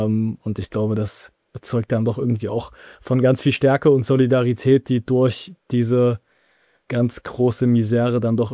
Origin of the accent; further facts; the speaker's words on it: Zwickau, Saxony, Germany; im Raum Zwickau, meiner Heimatstadt